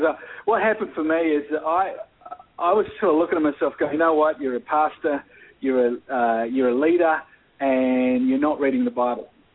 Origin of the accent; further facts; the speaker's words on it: Australia; No, I'm joking. I'm from Australia.